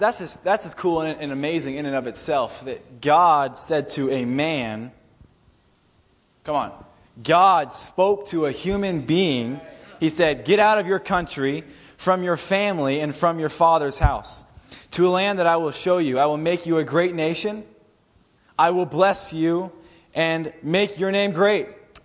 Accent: Anchorage, Alaska, United States; I remember when I was younger, I came from Anchorage.

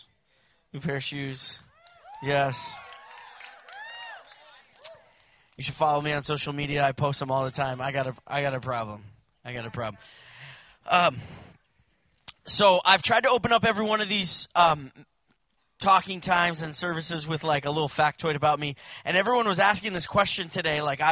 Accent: California, United States; also born or lived in Louisiana; I grew up in California, went to Louisiana, started a youth group from scratch.

